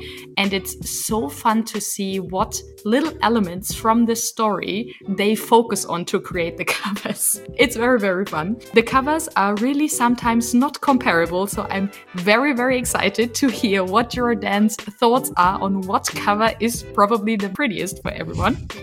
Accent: Germany; first language German; English is a second language; English is not my mother tongue. I'm from Germany. So we learned English as first foreign language.

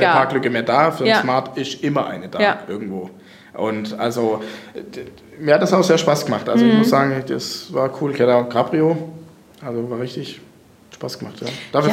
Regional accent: Welzheim, Baden-Württemberg, Germany; ich bin halt ein sehr so regionaler Typ, mhm. Ja, so, ich bin in Welzheim aufgewachsen, wohne da immer noch, das bedeutet mir auch irgendwie viel

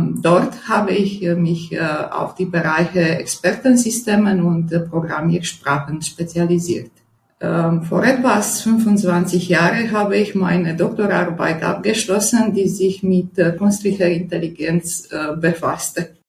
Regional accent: Romania; Ursprünglich stamme ich aus Rumänien.

